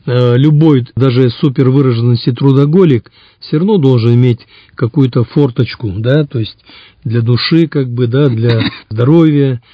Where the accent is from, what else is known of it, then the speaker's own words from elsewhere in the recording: Sakhalin Oblast, Russia; Хотя я сам с Сахалина, там рыбалка.